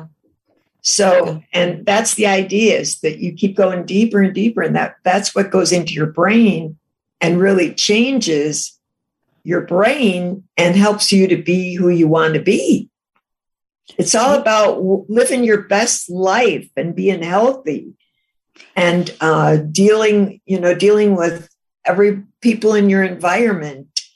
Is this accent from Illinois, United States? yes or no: yes; Chicago, Illinois, United States; I mean, I'm from Chicago. A Pepsi was my thing.